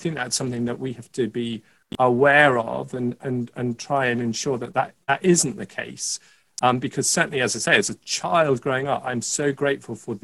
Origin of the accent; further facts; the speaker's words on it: Scotland, United Kingdom; born there; I was born into a Christian family. I was born in Scotland and born to parents who were serious about their Christian faith.